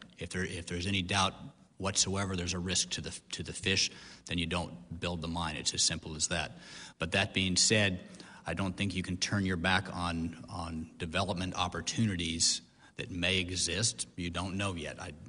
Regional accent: Naknek, Alaska, United States; The economics in my hometown, in Naknek, they have a big, beautiful high school that is half empty.

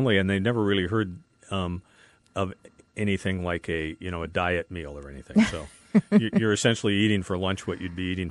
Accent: Fairbanks, Alaska, United States; but when I was growing up in Fairbanks, which was a much smaller town then, there were just things you did or you didn't do.

